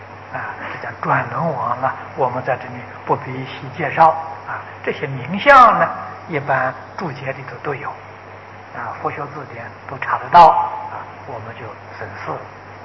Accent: China; 我们中国人讲生在大户人家。

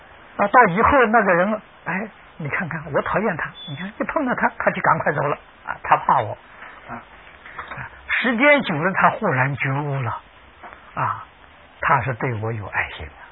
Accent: China; 啊，我们中国人所谓的吧，爱人者人恒爱之啊。

